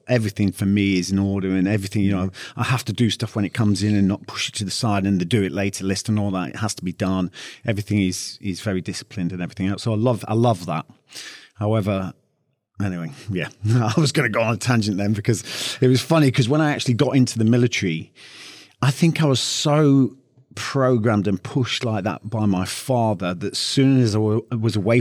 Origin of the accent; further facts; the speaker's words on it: Northern Ireland, United Kingdom; I grew up very quickly in Northern Ireland